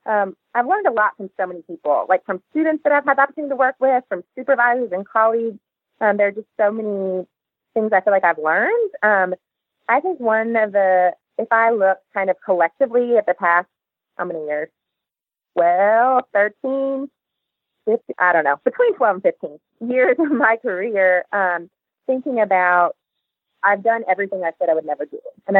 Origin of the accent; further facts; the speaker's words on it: Louisiana, United States; read it on a plane once, actually on the way to a NASPA in New Orleans, you know, going back to my home state.